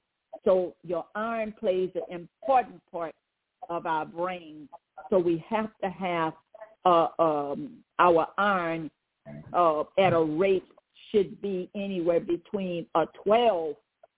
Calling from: Baton Rouge, Louisiana, United States; I'm calling from Baton Rouge, Louisiana.

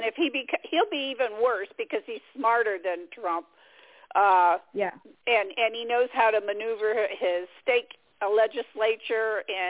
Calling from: Michigan, United States; Michigan.

